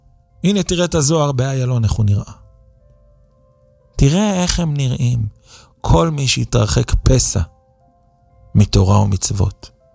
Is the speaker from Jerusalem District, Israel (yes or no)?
no; Netanya, Central District, Israel; אני גדלתי בנתניה, נולדתי, גדלתי בעיר הזו. היום היא נקראת עיר מעורבת, יש בה ברוך השם הרבה תורה, הרבה ציבור חרדי וגם הרבה שלא.